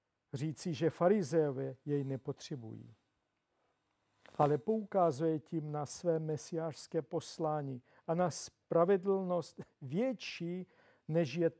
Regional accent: Zakarpattia Oblast, Ukraine; now in Prague, Czech Republic; A byl to zhruba rok a půl, co jsem se přestěhoval z Prahy do Prahy z podkarpatské Ukrajiny, jak jsem již zmiňoval svůj původ.

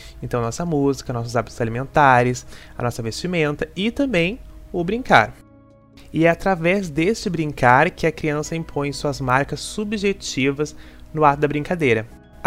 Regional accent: Alvorada, Rio Grande do Sul, Brazil; born there; ser criança no município de Alvorada, na Vila Intersul, por exemplo, que é um lugar onde eu nasci

